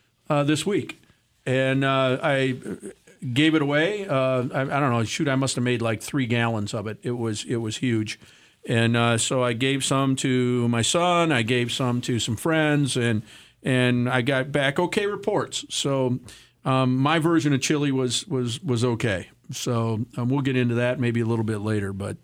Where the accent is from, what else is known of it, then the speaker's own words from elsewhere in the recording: United States; I'm American, and I'm going to support my president and the government that he runs.